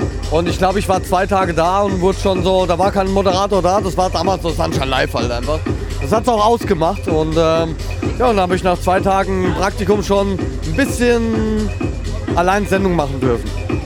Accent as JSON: {"language": "German", "town": "Frankfurt", "region": "Hesse", "country": "Germany", "tie": "born or raised there", "said": "Ich bin ein richtiger Frankfurter Bub, ja. Hört man nicht mehr so unbedingt, irgendwie"}